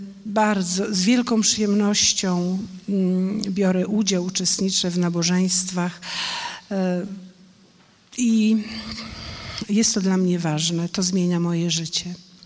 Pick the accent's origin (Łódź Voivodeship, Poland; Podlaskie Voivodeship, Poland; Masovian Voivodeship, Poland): Podlaskie Voivodeship, Poland; ja urodziłam się przy granicy z Białorusią i że wychowywałam się i do szkoły chodziłam i moja rodzina przyjaźniła się z rodzinami prawosławnymi.